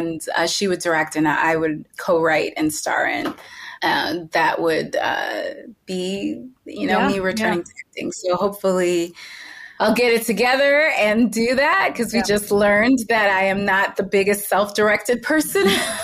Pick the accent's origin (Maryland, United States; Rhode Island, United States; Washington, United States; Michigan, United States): Michigan, United States; Like my parents are immigrants. We're from Michigan, where there's not a lot of immigrants. And, you know, I grew up going to like a Republican leaning Catholic school.